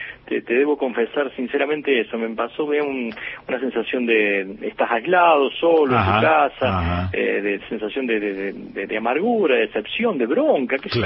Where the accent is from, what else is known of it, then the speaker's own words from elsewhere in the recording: Porteña, Córdoba, Argentina; born there; Nací en Porteña, un pequeño pueblo del este provincial de 5.000 habitantes